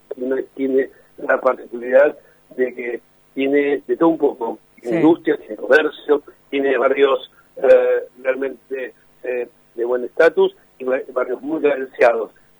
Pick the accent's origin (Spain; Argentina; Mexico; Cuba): Argentina; Quilmes, Buenos Aires Province; yo me acuerdo cuando era chico, vivía en Quilmes también, y podía salir a la calle